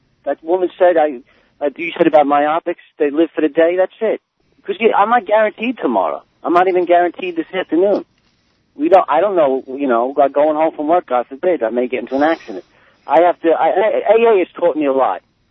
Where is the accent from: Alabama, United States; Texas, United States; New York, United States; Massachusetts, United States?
New York, United States; Queens; Even though I grew up in Queens, I've seen a lot of sides of life that I would have never seen